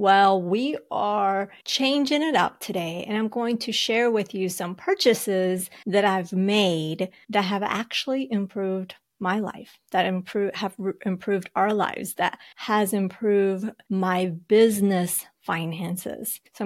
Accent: Colombia; I'm from Colombia, but being from Colombia, not everybody from Colombia likes coffee, let's be real.

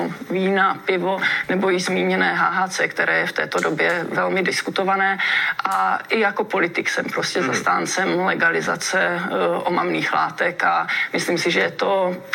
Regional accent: Moravia, Czechia; jako Moravák, nebo že patřím k těm Moravanům

